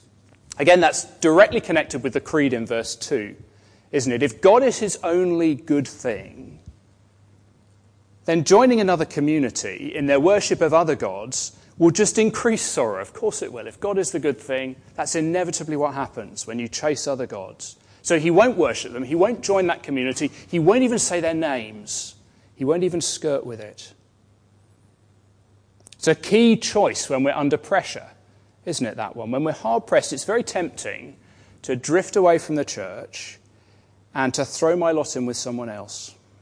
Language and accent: English; Cambridge, East of England, United Kingdom; I grew up in Cambridge, which is a lovely town, and one of the popular tourist activities there is punting.